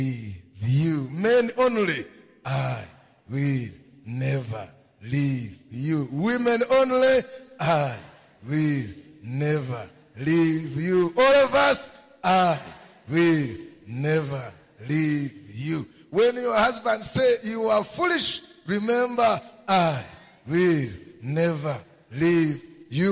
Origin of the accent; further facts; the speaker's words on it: Rwanda; I am a refugee from Rwanda. I don't have my relatives.